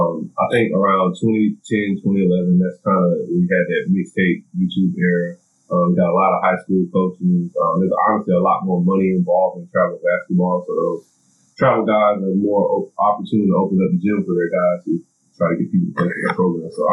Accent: Greenville, South Carolina, United States; And I'm from Greenville, South Carolina, so I just put a specific example on that.

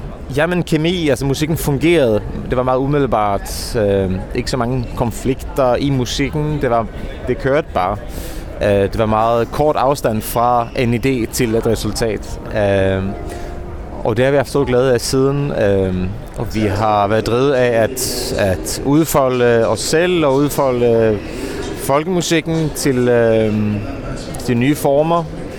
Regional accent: Skåne, Sweden; Jeg kommer fra Skåne og er vokset op i sådan en folkemusikfamilie

